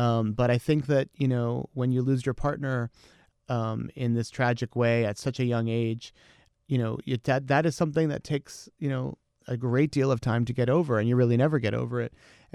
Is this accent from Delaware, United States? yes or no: yes; Delaware, United States; I mean, that's all true for me, except I'm from Delaware, not Jersey, but they're right next door to each other.